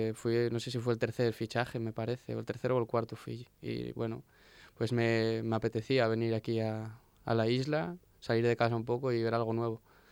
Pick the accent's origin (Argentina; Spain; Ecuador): Spain; Asturias; Vengo de Asturias, allí que el verano, pichipichá, ahí con lluvia, frío, tal. Y ahora vine aquí encantado, la verdad.